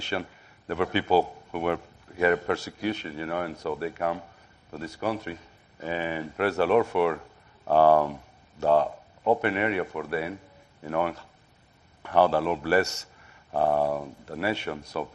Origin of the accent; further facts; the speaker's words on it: Mexico; English is a second language; now in United States; I'm from Mexico, but I am legal, okay?